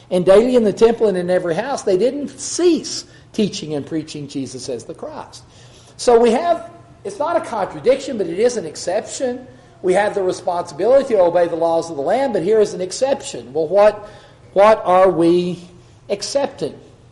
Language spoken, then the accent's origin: English; United States; But even though I have the liberty as an American, I'm not compelled.